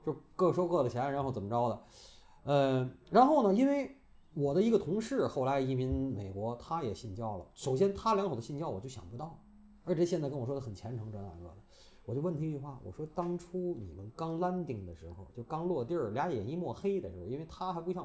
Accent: South Korea; 然后咱们韩国人真是，就是你要是不信我这个，我就不帮你

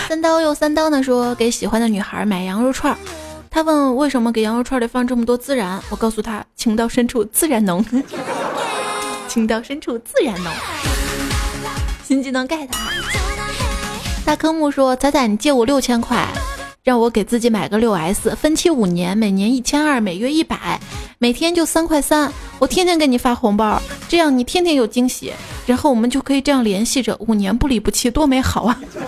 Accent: Shaanxi, China; 我们陕西人说掰苞米是什么

